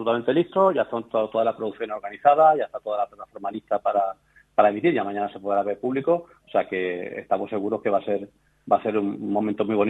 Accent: Andalusia, Spain; soy andaluz

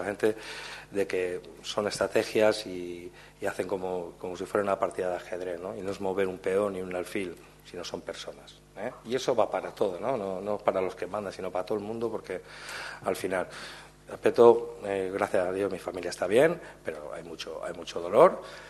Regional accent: Valencian Community, Spain; Pero como valenciano que soy, somos cabezotas, ¿eh?

